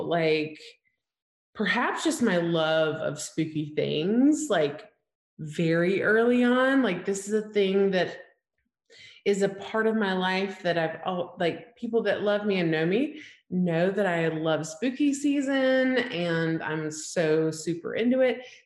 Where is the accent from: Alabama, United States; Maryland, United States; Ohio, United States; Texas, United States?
Alabama, United States; Yes, in that I grew up in Alabama, small town, like 5,000 people.